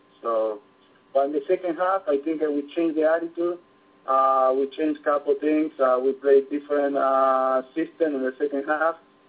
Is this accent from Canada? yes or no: no; Argentina; English is a second language; now in United States; after I come back to my country, I'm from Argentina, and I went to play in another country in Italy, and I come back again into the United States in 2005, and I stay here